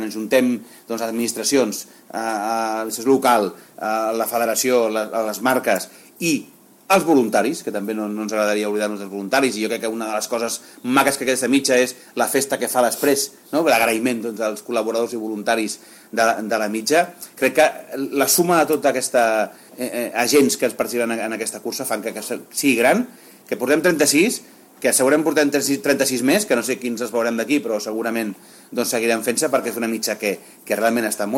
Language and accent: Catalan; Barcelona, Catalonia, Spain; Ja ens agrada que passin coses fora de Barcelona ciutat, i jo soc de Barcelona, eh?